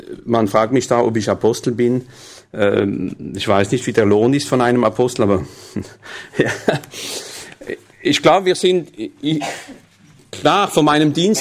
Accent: south of France, France; Ich bin halt ein Franzose, gell? Kommt vom Süden.

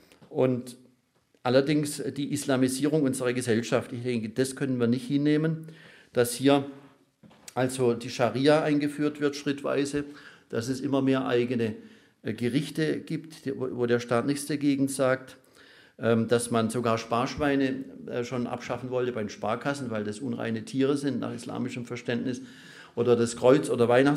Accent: Pforzheim, Baden-Württemberg, Germany; in meiner Heimatstadt Pforzheim war das so. Als ich noch Student war

